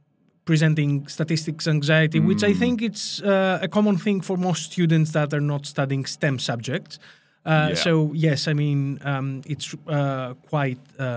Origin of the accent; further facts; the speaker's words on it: Greece; English is a second language; Purely Greek. I'm from Greece.